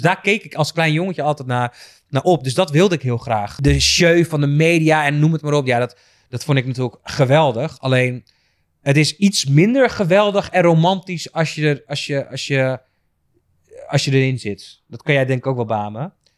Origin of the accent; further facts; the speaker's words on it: Krommenie, North Holland, Netherlands; Ik heb een groepje meiden die ik al sinds mijn 15e en 16e ken uit Krommenie.